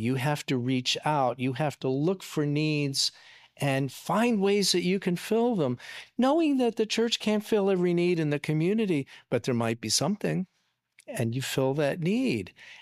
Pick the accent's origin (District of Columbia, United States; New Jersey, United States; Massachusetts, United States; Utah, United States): District of Columbia, United States; Washington; Growing up in Washington, D.C., I remember when I first started going to gay bars